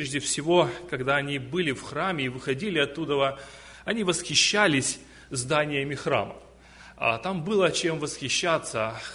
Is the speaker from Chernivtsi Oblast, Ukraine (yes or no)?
no; Irpin, Kyiv Oblast, Ukraine; И я сам из Украины, как и братья передо мной, с города Ирпень, рядышком возле Киева.